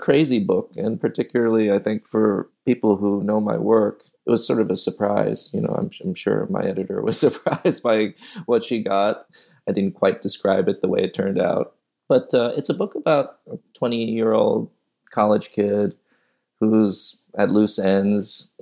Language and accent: English; New York, United States; I grew up in New York, in the city, and then in the suburbs.